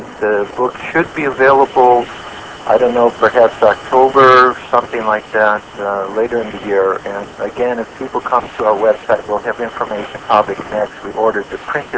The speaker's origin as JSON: {"language": "English", "town": "Chicago", "region": "Illinois", "country": "United States", "tie": "born or raised there", "also_born_or_lived": "California / Las Vegas", "said": "I was born here in Chicago, and I grew up here. Then I moved out to California. Then I actually moved to Las Vegas for about a year."}